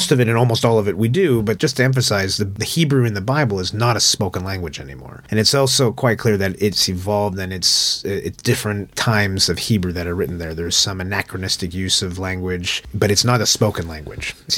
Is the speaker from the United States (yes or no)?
yes; United States; My education upbringing is I grew up in the States. So I went to faith schools there up through primary school. And then secondary school, I went to a state school.